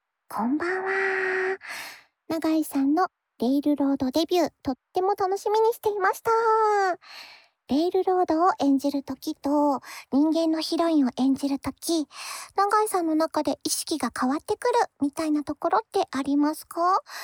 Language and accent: Japanese; Gunma, Japan; も群馬県出身なのです。